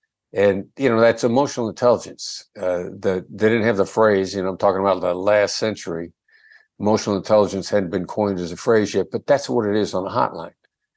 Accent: Iowa, United States; accent: Iowa Midwestern; I gathered a bit of a New York accent to play it on top of my Iowa Midwestern accent.

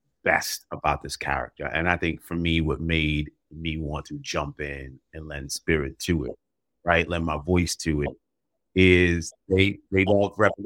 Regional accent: New York City, New York, United States; I'm from the Bronx, bro.

